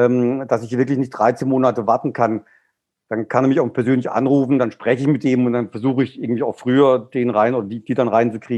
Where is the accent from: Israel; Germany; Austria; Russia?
Germany; Baden-Württemberg; Ich komme jetzt aus dem Schwarzwald